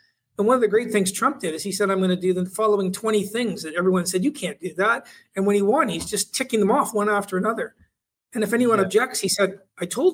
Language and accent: English; Canada; when I grew up in Canada, we learned that was a win because we didn't start it.